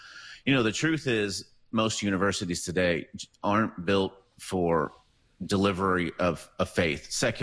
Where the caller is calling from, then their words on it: Dallas, Texas, United States; I'm calling in from Dallas this morning